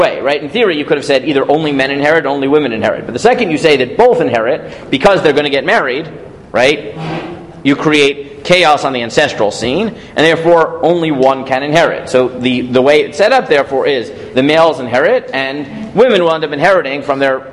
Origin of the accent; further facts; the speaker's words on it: New York, United States; As I say this in Toronto, where my wife's family is from, and I'm from New York, right?